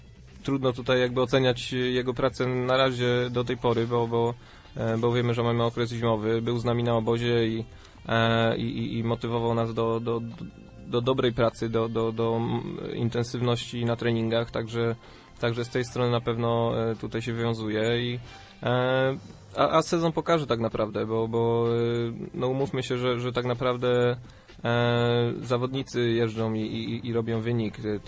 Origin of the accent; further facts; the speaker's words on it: Greater Poland Voivodeship, Poland; Wrocław niedaleko, ale wiadomo, że jestem z Leszczyńskiego, byłego Leszczyńskiego województwa, także byłbym całkiem blisko